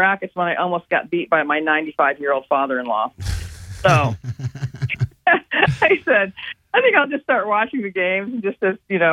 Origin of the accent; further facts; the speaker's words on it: Indiana, United States; because I also played basketball growing up in Indiana.